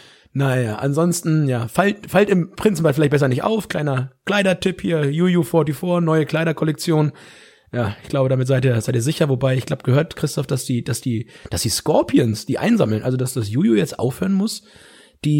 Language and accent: German; Lower Saxony, Germany; wo bei uns in Südniedersachsen in der Heimat die Freibäder mehr und mehr zugemacht werden